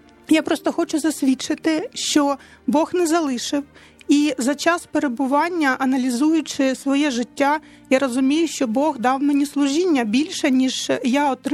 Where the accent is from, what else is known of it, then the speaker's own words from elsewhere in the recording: Luhansk Oblast, Ukraine; born there; moved away as an adult; Я народилась на Луганщині, це моя батьківщина. А в 14-му році я полишила, стала, скажімо так, біженцем.